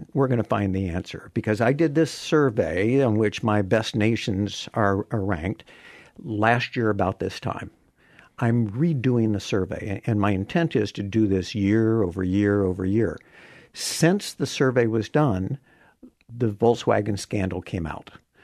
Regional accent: United States; And because of my roots being American and my centricity with the country, I anticipated America was going to be number one.

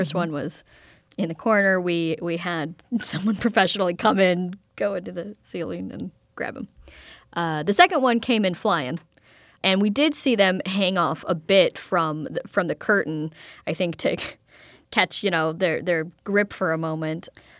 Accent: Wisconsin, United States; So I have actually had a number of bat encounters because I am from Wisconsin, and like many of us have had bats in my home.

